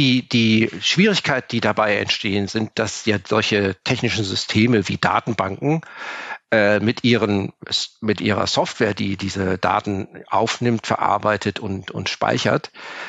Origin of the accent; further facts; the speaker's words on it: Cologne, North Rhine-Westphalia, Germany; Ich bin Kölner.